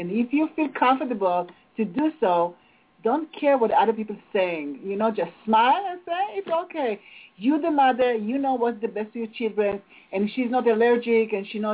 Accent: Israel; English is a second language; I'm coming from Israel, and it looked like, you know what, she's, it's like a old people, you know, from East Europe

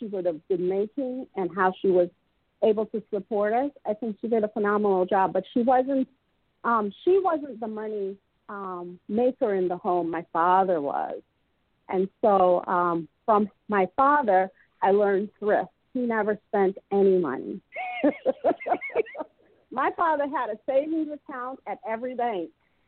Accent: Evanston, Illinois, United States; So we grew up in Evanston. And we didn't know.

